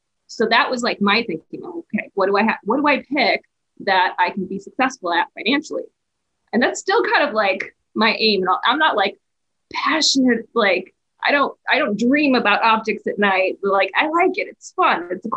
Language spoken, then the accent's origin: English; Rochester, New York, United States; But then, okay, so I grew up in Rochester, New York.